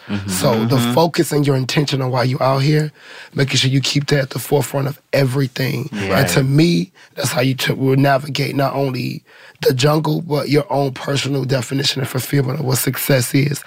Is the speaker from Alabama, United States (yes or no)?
no; St. Louis, Missouri, United States; I come from St. Louis. You know, I come from the Ferguson era of Mike Brown, right?